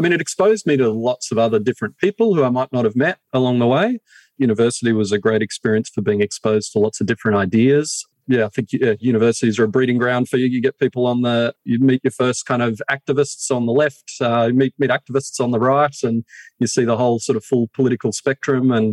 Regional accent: Broken Hill, New South Wales, Australia; born there; also born or lived in Moranbah / Groote Eylandt; I was born in Broken Hill in New South Wales, and where kind of BHP gets its name from.

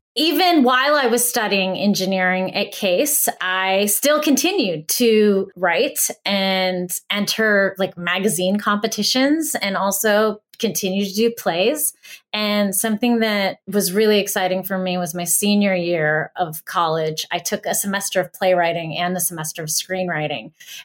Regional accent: Greensburg, Pennsylvania, United States; I grew up in Greensburg, Pennsylvania, which is right outside of Pittsburgh. Had a really great childhood.

